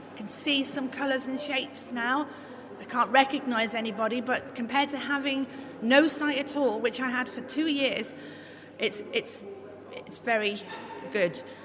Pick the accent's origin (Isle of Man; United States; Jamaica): Isle of Man; now in Wales, United Kingdom; Sorry, I can't speak Welsh. I'm not from Wales, although I've lived here since 1990. I'm actually from the Isle of Man.